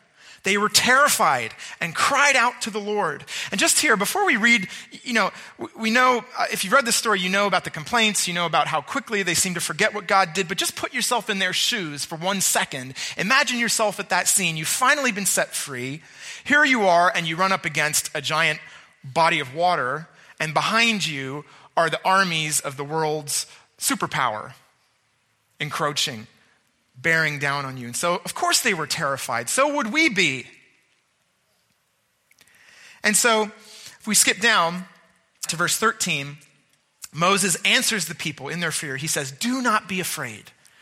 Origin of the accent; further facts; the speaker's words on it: Spain; my favorite song growing up in Batel in Spain was a song that was this song.